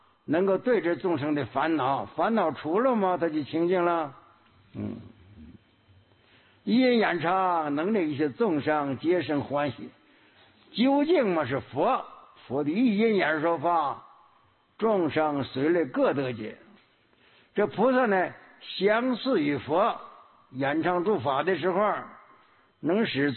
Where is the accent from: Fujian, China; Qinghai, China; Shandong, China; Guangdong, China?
Fujian, China; Quanzhou; 是我们泉州人啊